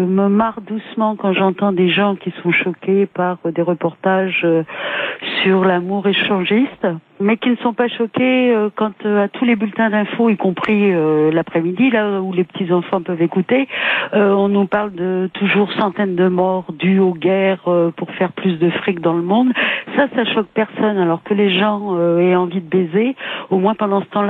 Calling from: Le Raincy, Île-de-France, France; du Rincy dans le 93

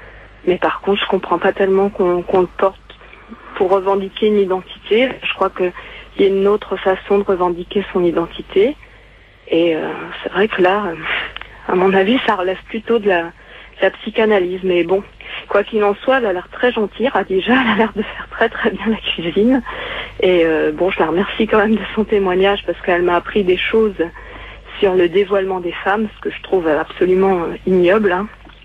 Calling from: Caen, Normandy, France

